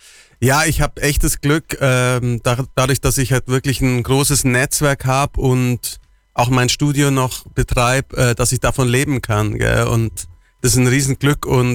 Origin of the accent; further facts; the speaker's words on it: Bavaria, Germany; Ich bin Allgäuer, hast ja gesagt, und bin viel in meinem Van unterwegs.